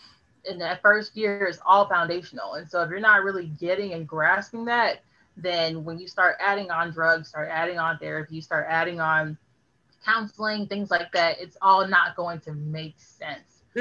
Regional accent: Florida, United States; I'm from Florida, sure, but I can move to Georgia.

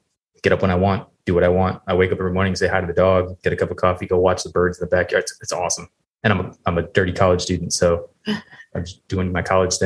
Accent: San Clemente, California, United States; born there; So I was born in Southern California, a small little beach city called San Clemente. Lived there for a few years.

